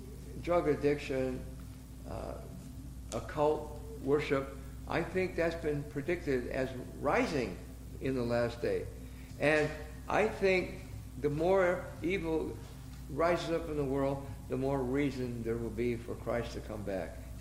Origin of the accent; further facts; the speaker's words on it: Iowa, United States; dinky is a word I got from Iowa. I grew up in Iowa.